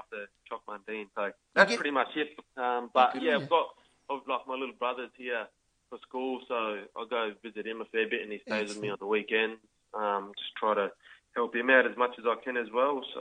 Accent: Alice Springs, Northern Territory, Australia; now in Sydney, Australia; Yeah, growing up in Alice, we only had water holes and I've never been much of a sea person, but I'm getting there.

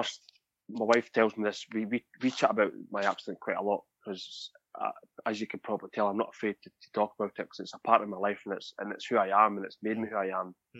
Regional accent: Scotland, United Kingdom; I'm from Fife in Scotland

